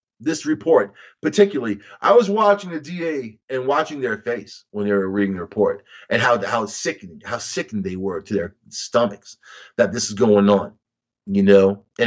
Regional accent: Rockville Centre, New York, United States; I grew up in Rockville Center, home of the Archdiocese on Long Island, right?

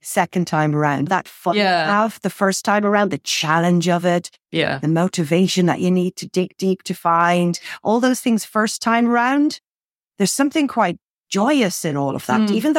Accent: Ireland; now in Spain; I'm originally Irish. I moved here 20 years ago

